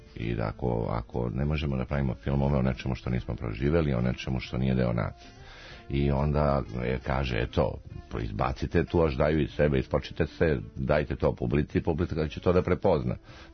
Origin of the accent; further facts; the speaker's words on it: Montenegro; sad ja sam iz Crne Gore